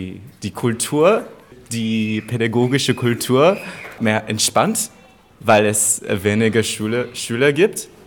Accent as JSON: {"language": "German", "country": "Australia", "second_language": "German", "said": "Nein, ich bin aus Australien."}